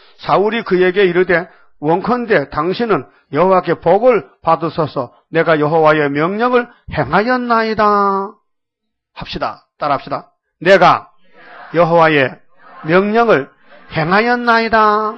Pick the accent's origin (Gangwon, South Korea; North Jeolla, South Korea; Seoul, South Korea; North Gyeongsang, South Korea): North Gyeongsang, South Korea; Jeomchon; 내가 어릴 때 점촌에 탄강에 살았거든요. 그래, 거기서, 탄강 인부들이 하루 종일 일하고, 저녁에는요, 공동탕에서 석탄재를 씹는 거요.